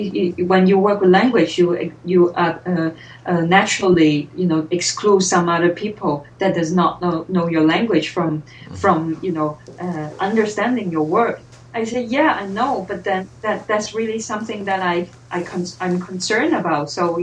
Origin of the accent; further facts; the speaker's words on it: Hong Kong; growing up in Hong Kong, I guess we all have this, you know, this dilemma that we have two languages to work with. One is Chinese, which is Chinese being Cantonese and Mandarin, two different dialects.